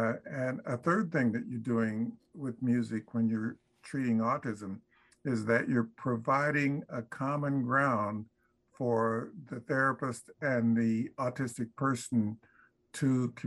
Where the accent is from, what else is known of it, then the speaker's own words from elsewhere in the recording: Topeka, Kansas, United States; because I grew up in Topeka, Kansas, and was there during the time of Brown versus Board.